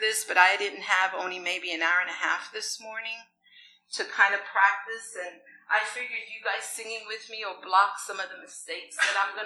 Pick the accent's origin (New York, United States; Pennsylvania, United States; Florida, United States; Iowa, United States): New York, United States; New York City; I was raised in New York City in my childhood, and later on I find out that most of my family are musicians.